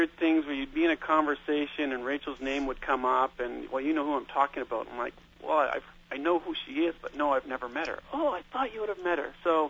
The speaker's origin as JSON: {"language": "English", "town": "Vancouver", "region": "British Columbia", "country": "Canada", "said": "I'm from Vancouver."}